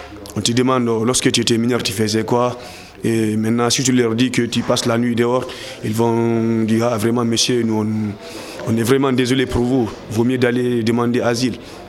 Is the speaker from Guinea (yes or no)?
yes; Guinea; now in Lille, France; Moi, je viens de la Guinée-Conakry.